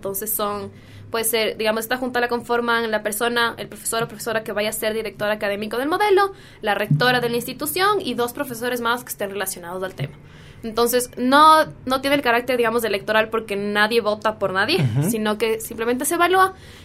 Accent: Quito, Pichincha, Ecuador; nuestra identidad como sudamericanos, digamos, no solo como ecuatorianos o como quiteños

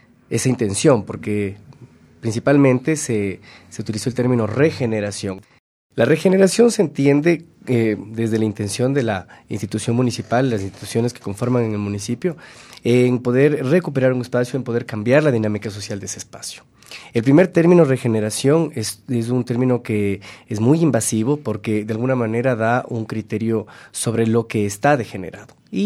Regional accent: Quito, Pichincha, Ecuador; born there; Soy quiteño de nacimiento y de alguna forma uno tiene siempre con la ciudad encuentros y desencuentros.

